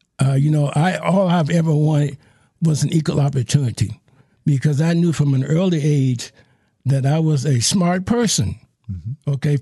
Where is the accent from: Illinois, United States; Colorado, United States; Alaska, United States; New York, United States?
Illinois, United States; Chicago; So I was conceived in Yazoo. I was born in Chicago. And in Chicago, I saw lots of things happening back during that time.